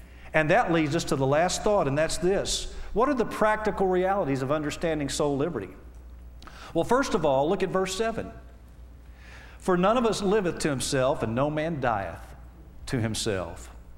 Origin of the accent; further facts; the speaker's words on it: Arkansas, United States; And I'm from Arkansas. Praise the Lord. Hallelujah.